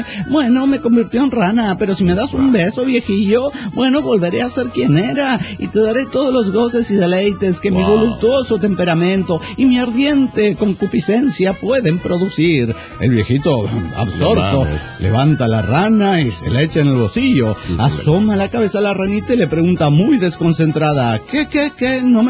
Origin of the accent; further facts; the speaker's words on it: Chiapas, Mexico; de Chiapas